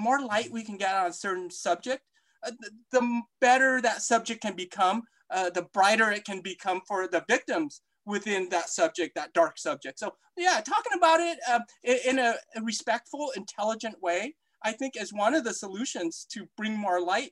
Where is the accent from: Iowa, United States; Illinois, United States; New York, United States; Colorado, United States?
Colorado, United States; Aurora; I was a kid growing up in Aurora, Colorado in the 80s. Man, that was like about 5 Asians in that whole school.